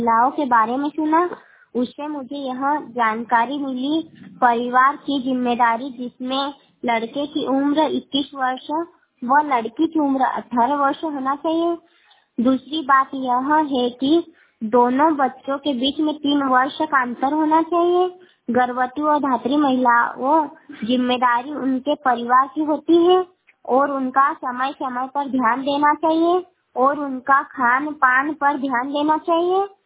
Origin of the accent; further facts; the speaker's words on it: Sankura, India; मैं ग्राम सांकुरा से हूँ।